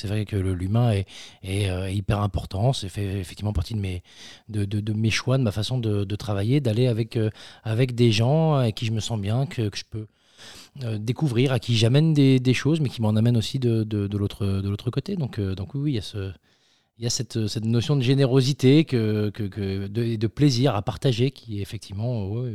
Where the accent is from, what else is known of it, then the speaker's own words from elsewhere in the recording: Saint-Lô, Normandy, France; moi, je suis natif de Saint-Lô